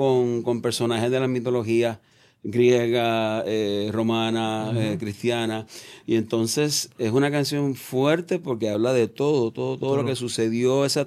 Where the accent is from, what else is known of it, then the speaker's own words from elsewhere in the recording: Coamo, Puerto Rico; que es de mi pueblo, de Coamo